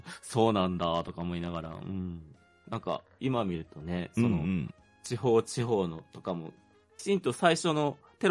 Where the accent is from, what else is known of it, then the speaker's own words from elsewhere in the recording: Muroran, Hokkaido, Japan; 僕の地元の洞爺湖とか室蘭とかの方って結構アイヌの方多いんですけど